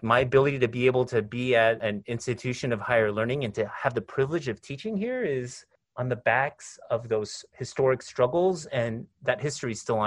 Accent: California, United States; Growing up in California, I was politicized by hip-hop music.

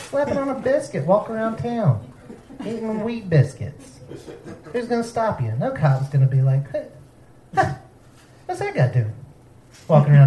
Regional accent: South Carolina, United States; I'm from South Carolina. I don't know if you know this about my state, but you can graduate without being able to read.

